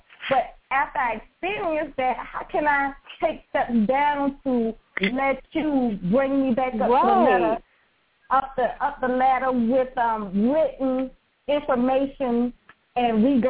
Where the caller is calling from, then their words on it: Savannah, Georgia, United States; I'm calling from Savannah.